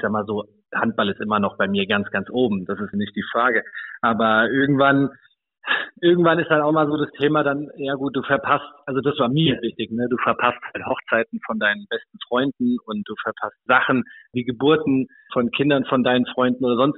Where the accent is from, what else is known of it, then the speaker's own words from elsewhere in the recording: Wiesbaden, Hesse, Germany; Ich bin Hesse, richtig. Ich komme aus Wiesbaden und wenn man hier in Wiesbaden ist, im Hesseland, dann spricht man auch notgedrungen Hessisch.